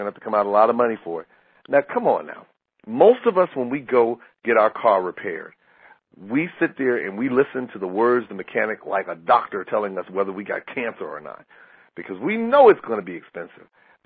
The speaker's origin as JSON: {"language": "English", "region": "Arkansas", "country": "United States", "said": "I know I'm going to mess this up because I'm from Arkansas and I mess up stuff all the time"}